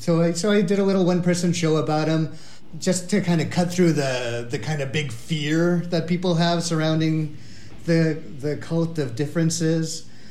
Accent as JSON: {"language": "English", "town": "Corvallis", "region": "Oregon", "country": "United States", "tie": "born or raised there", "said": "Yeah, Corvallis is a very, very predominantly white community. I had a kind of a nice little bubble of the university and academia surrounding me."}